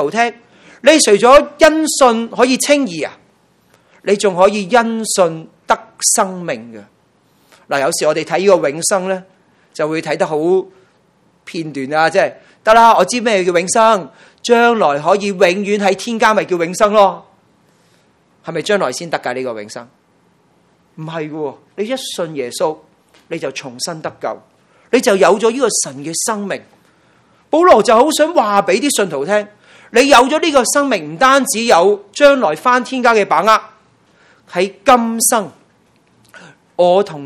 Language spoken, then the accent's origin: Cantonese; Hong Kong; 我哋香港人